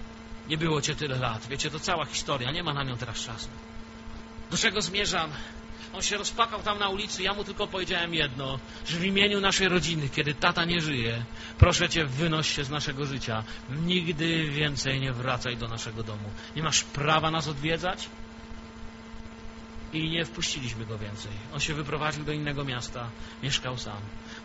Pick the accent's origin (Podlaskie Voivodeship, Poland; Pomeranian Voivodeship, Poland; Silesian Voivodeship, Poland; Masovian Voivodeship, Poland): Silesian Voivodeship, Poland; U nas na Śląsku kociarze ich nazywali.